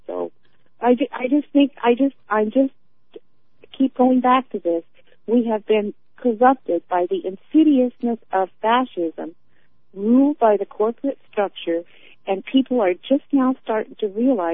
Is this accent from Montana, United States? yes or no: yes; Montana, United States; And I was raised in Montana, and where Jim Hill went through, took up all the land and built the damn railroad track along the Canadian border, too.